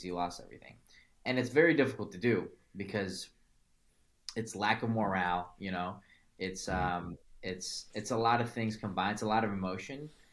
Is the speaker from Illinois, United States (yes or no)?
yes; Chicago, Illinois, United States; Yeah, so originally I'm from Chicago, and out of high school, my plan was to be some sort of entrepreneur